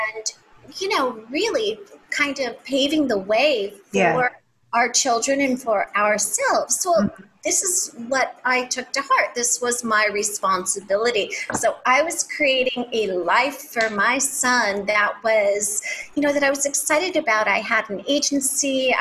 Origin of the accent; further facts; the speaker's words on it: Los Angeles, California, United States; I, too, am from California. I'm from Los Angeles.